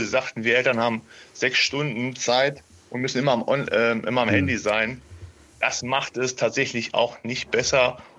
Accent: North Rhine-Westphalia, Germany; Also wir kommen aus NRW

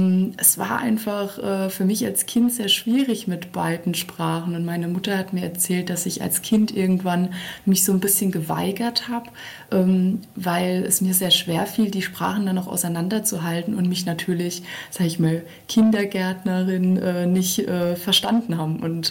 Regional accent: Germany; Also wir fühlen uns alle als Deutsche

